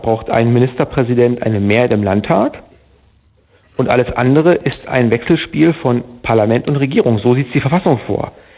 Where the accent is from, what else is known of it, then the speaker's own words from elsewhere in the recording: Bernau, Brandenburg, Germany; ein Direktmandat erringen konnten in meiner Heimatstadt in Bernau